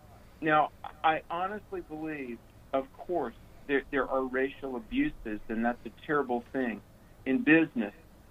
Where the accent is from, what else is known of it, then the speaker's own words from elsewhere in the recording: the South, United States; growing up in the South, we were so poor.